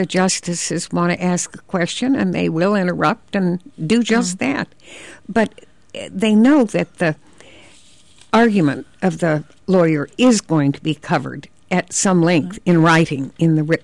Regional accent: Arizona, United States; I was from Arizona, a long way away.

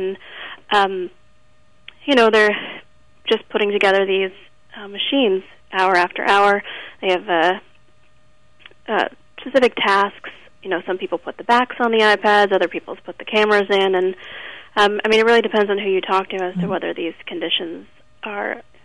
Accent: United States; I think us as an American looking in would say

